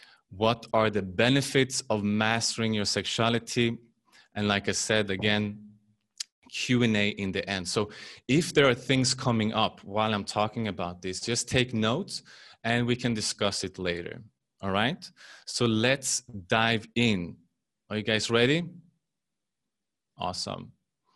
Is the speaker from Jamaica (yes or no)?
no; Sweden; I'm from Sweden as well, cool.